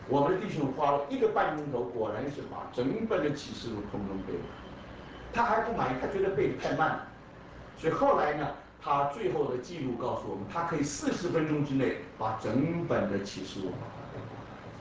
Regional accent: Brazil; 我是从巴西来的，我们也接触过一帮年轻的巴西公司

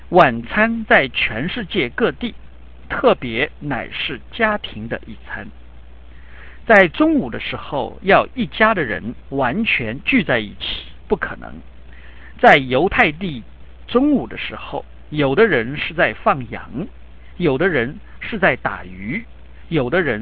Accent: China; 我们是中国人，没有外国人的风气

